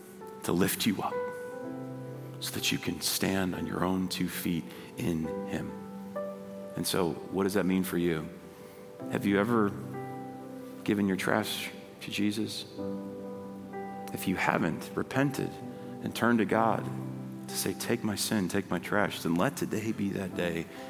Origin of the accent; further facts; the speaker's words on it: United States; maybe just because I'm an American, I don't know.